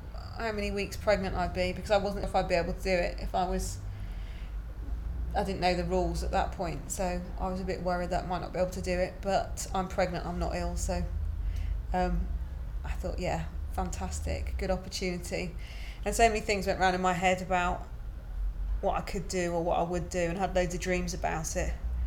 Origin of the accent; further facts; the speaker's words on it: Derby, East Midlands, United Kingdom; I'm 38 today. It's my birthday today. And I'm from Derby.